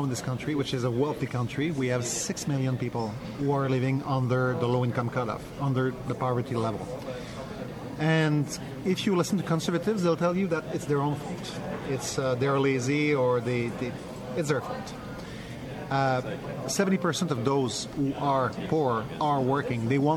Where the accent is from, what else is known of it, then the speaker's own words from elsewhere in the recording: Quebec, Canada; I'm from Quebec